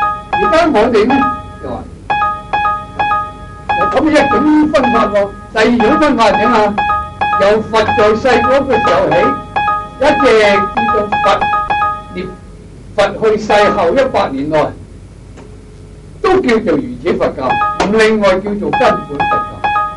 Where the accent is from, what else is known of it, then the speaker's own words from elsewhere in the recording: China; 我係中國人